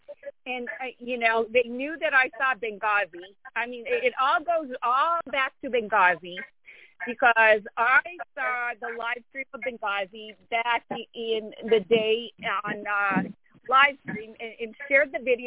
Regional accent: California, United States; Yeah, I'm from California.

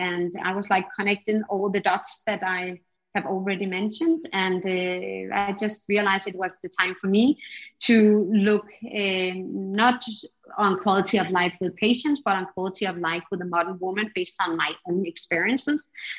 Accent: Copenhagen, Capital Region of Denmark, Denmark; I was born and raised in Copenhagen by a Danish father and a Spanish mother. And I grew up outside of Copenhagen with my two siblings.

